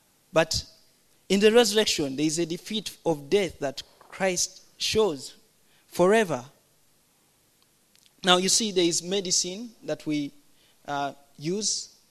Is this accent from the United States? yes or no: no; Uganda; Maybe it's the sun, because the sun in my country is very hot. I come from Uganda. It's quite hot.